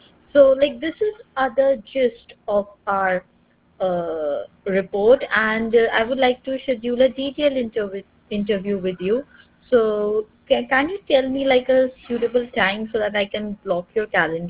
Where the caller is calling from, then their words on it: India; I'm calling from India.